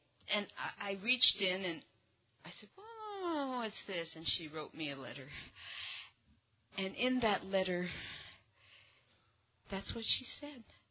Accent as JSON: {"language": "English", "town": "Ottawa", "region": "Ontario", "country": "Canada", "said": "I'm an addict from Ottawa, Canada."}